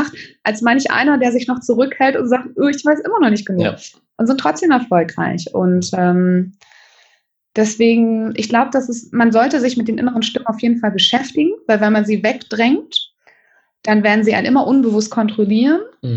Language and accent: German; Northern Germany, Germany; Ich komme ja aus Norddeutschland.